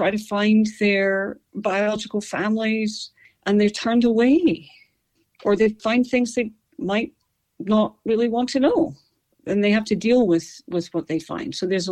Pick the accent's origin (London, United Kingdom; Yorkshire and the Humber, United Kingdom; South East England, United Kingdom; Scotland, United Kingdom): Scotland, United Kingdom; I'm from Scotland.